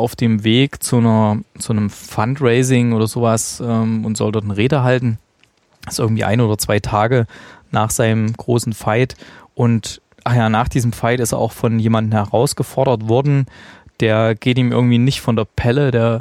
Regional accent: Thuringia, Germany; Also in meiner alten Heimat gab es auch hier irgendwie Antenne Thüringen.

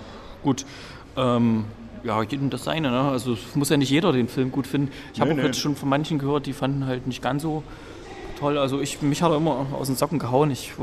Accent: Gera, Thuringia, Germany; Ich begebe mich nämlich in meine alte Heimat und werde am Mittwoch dort nochmal die Sneak besuchen

